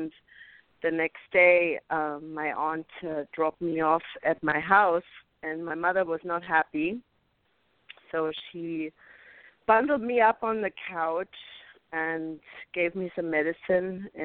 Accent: Bavaria, Germany; I was a very sick little kid in Bavaria growing up in Germany

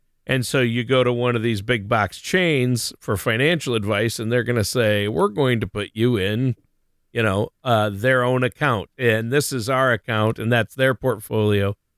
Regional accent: Minnesota, United States; Including my home state of Minnesota does tax Social Security.

